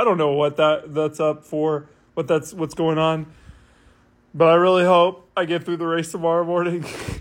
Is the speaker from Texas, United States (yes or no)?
yes; Texas, United States; now in Southern California, United States; I grew up in Texas. I know what heat is like.